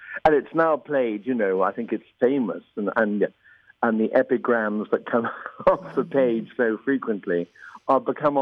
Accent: New York, United States; born there; And I was born in New York, which has given me the best of both worlds.

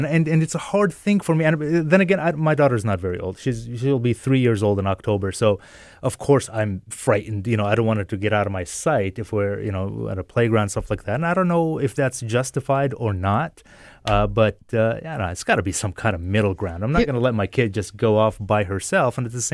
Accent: Amman, Amman Governorate, Jordan; I grew up in Amman, Jordan, and we were out all the time, you know, by ourselves.

